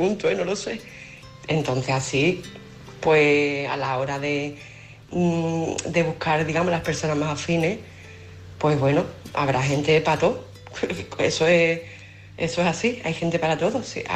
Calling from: Málaga, Andalusia, Spain; de Málaga.

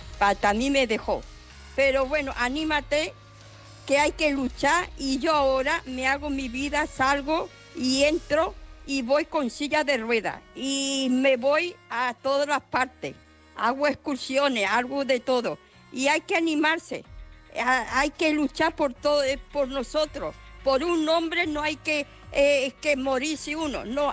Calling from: Barcelona, Catalonia, Spain; de Barcelona. Y estoy divorciada.

